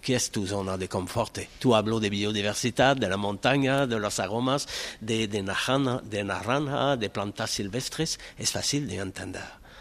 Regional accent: Montreal, Quebec, Canada; Spanish is a second language; now in Barcelona, Spain; soy de Montreal al origen, vivo en Barcelona después de 5 años

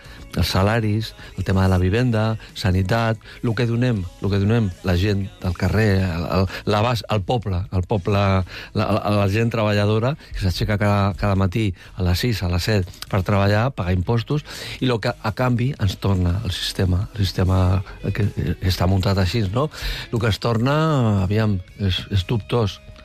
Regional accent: Barcelona, Catalonia, Spain; sóc de Barcelona

